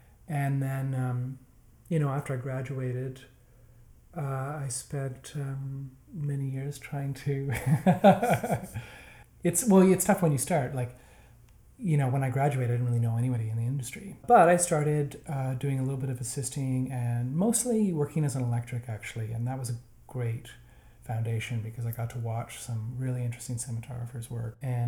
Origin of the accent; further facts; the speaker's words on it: Halifax, Nova Scotia, Canada; also born or lived in Prince Edward Island; I'm from the East Coast. I'm Prince Edward Island originally, and then I grew up mostly in Halifax.